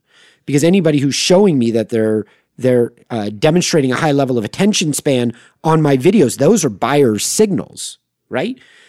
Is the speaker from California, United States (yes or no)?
yes; Manhattan Beach, California, United States; which isn't far from where I grew up in Manhattan Beach and Hermosa Beach, California.